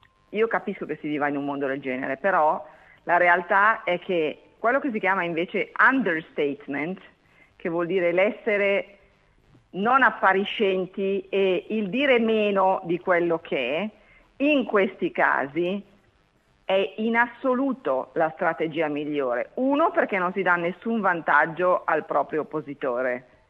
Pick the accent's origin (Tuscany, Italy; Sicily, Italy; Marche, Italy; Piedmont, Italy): Piedmont, Italy; Grignasco; Sì, io sono di Grignasco, che è in provincia di Novara.